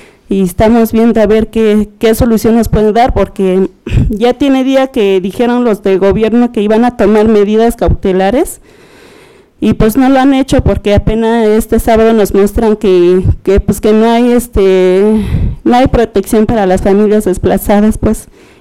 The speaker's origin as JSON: {"language": "Spanish", "town": "San Juan Copala", "region": "Oaxaca", "country": "Mexico", "said": "yo vengo de municipio autónomo de San Juan Copala, de la región Triqui"}